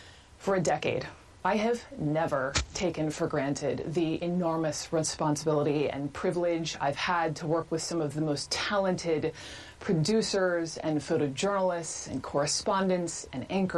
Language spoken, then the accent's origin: English; Atlanta, Georgia, United States; And as a native Atlantan, this would be my hometown team.